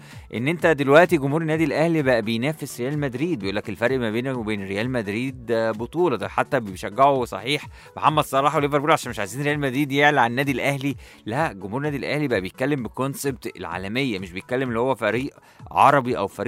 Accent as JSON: {"language": "Arabic", "town": "Cairo", "region": "Cairo Governorate", "country": "Egypt", "said": "لو الماتش كان عندنا في القاهره كان ممكن يوصل ل 15000 جنيه"}